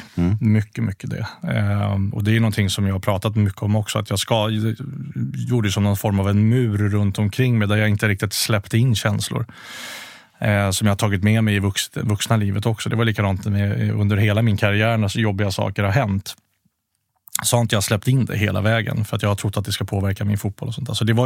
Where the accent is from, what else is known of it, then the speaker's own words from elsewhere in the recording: Skokloster, Uppsala County, Sweden; also born or lived in Flemingsberg; Egentligen faktiskt i Skokloster där jag växte upp med mamma och pappa. Som då skildes när jag var 4. Då flyttade jag och mamma till Flemingsberg först.